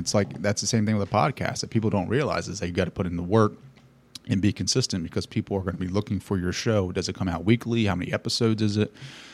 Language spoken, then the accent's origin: English; United States; Like, I'm very blue collar. I'm from Sussex County.